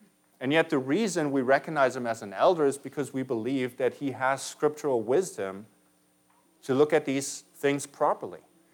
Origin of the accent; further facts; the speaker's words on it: Halle, Saxony-Anhalt, Germany; which is a city in Germany where he went to university, also my hometown